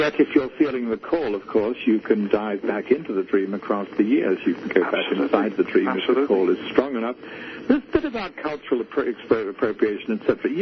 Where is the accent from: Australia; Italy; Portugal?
Australia; I'm just a boy from the bush. I'm an Australian. I'm not a Mohawk Indian.